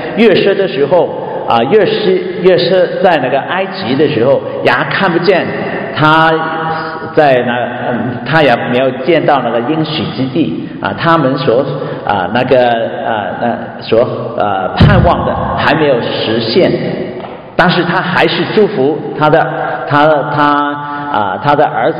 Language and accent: Chinese; Guangdong, China; 所以地狱不是我们广东人可以偶尔下地狱就可以一起打麻雀